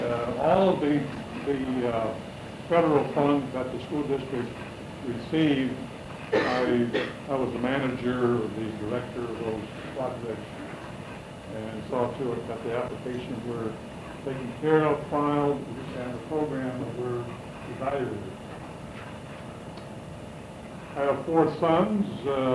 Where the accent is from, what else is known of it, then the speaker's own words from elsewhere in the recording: Tucson, Arizona, United States; also born or lived in Michigan / Germany; I was born in Michigan, raised in Tucson, lived in Tucson for about 19 years, went to school there, Tucson High School, and the University of Arizona in Tucson.